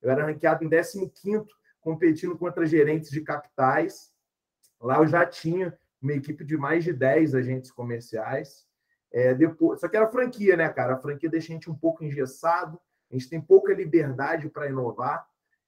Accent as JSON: {"language": "Portuguese", "town": "Volta Redonda", "region": "Rio de Janeiro", "country": "Brazil", "tie": "born or raised there", "said": "A minha cidade era uma cidade metalúrgica, né? Eu venho de Volta Redonda, interior do Rio de Janeiro."}